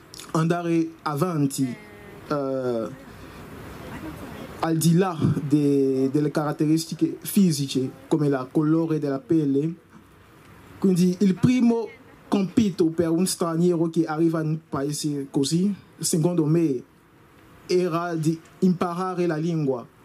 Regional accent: Côte d’Ivoire; Italian is a second language; moved away as an adult; now in Italy; vengo dalla Costa d'Avorio. Allora, prima di venire qua ho studiato il diritto per 4 anni, quindi mi sono trasferito qui per studiare il diritto internazionale della migrazione.

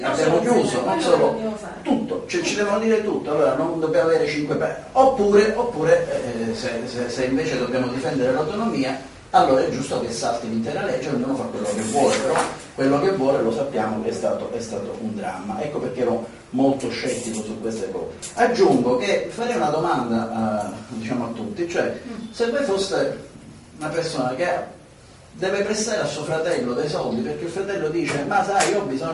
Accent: Palermo, Sicily, Italy; da italiani, e poi ci aggiungerei anche da siciliani e da palermitani

